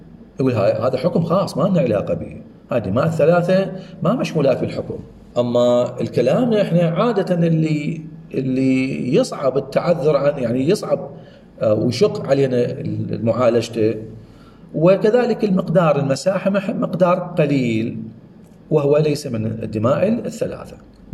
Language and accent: Arabic; Iraq; هاي موجودة عندنا بالعراق